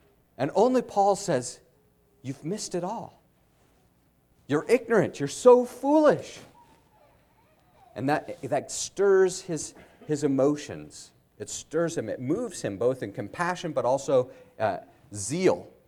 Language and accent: English; Colorado, United States; I grew up in Colorado, and I would always be astounded as we would go up into the mountains